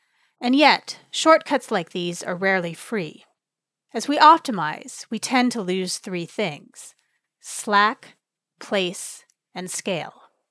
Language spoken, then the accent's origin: English; California, United States; growing up in the Bay Area in the 80s and 90s, I'd watched this new tech mindset and wealth seep in.